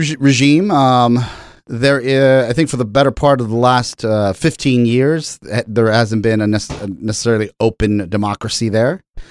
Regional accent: Bolivia; now in United States; And for new listeners, hello, I'm from Bolivia. This is why I'm slandering my mother country. I'm a citizen of this country.

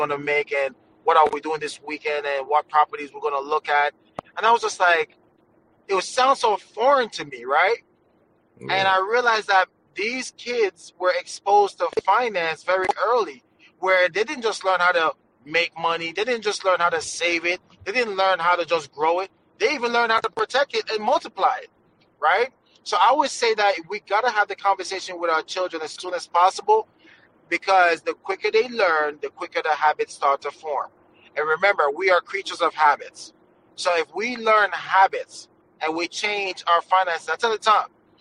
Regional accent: Bhutan; because I had the privilege to be around a very wealthy family growing up in Bhutan.

